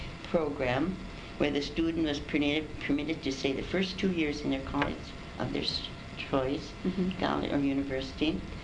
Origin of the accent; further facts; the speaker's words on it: Minnesota, United States; also born or lived in Bismarck; And that's my home area. I was born in Bismarck, mm-hmm. and I grew up in Northern Minnesota.